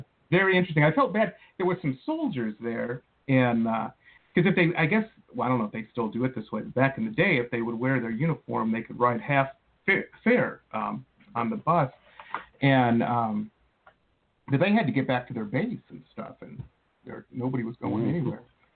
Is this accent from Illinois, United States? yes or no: no; Detroit, Michigan, United States; I grew up in Metro Detroit, and whenever anybody wanted to go on a cool like weekend, Chicago was the place to be.